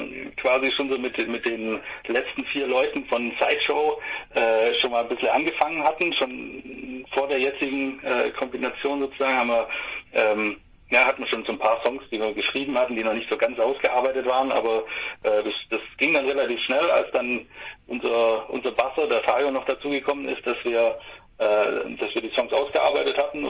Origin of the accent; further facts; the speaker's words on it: Ulm, Baden-Württemberg, Germany; Aus Ulm. Oder um Ulm herum, könnte man auch sagen.